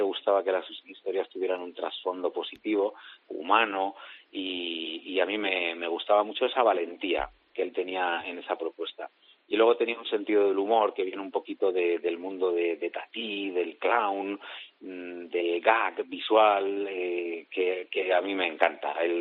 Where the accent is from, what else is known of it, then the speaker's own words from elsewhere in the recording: Madrid, Community of Madrid, Spain; yo soy madrileño